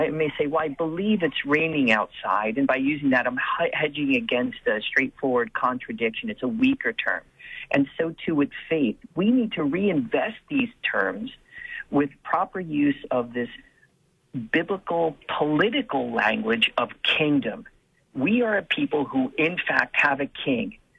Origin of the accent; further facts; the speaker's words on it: United States; And then secondly, I'm an American citizen and will proudly serve my country as I do in the armed forces.